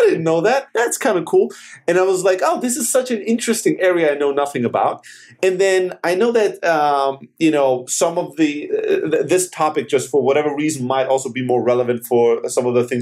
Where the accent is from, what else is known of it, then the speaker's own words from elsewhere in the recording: Germany; You know, I grew up in Germany.